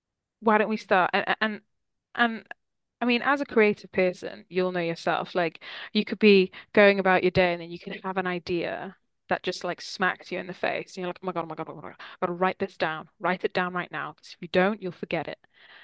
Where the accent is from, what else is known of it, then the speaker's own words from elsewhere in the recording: Wales, United Kingdom; Grew up in Wales, and it's a big part of the Welsh national identity is our coal mining history. Very working class